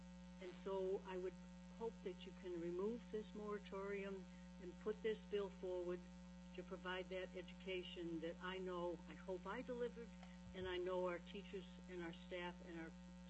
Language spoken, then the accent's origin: English; Alaska, United States; I come from the Kenai Peninsula, and I support House Bill 350.